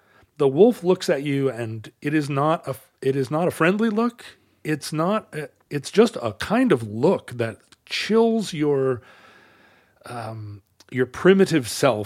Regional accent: Alaska, United States; Growing up in Alaska

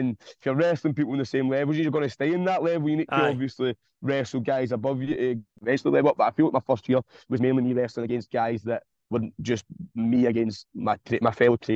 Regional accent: Glasgow, Scotland, United Kingdom; ran the Fairfield Club in Govan, which is in my hometown.

